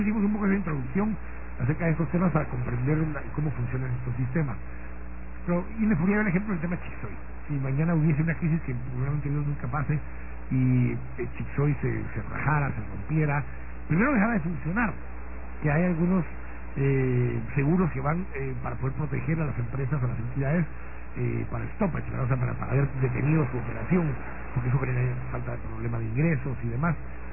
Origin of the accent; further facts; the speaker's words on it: Guatemala; quienes hemos pagado todo esto somos todos los guatemaltecos.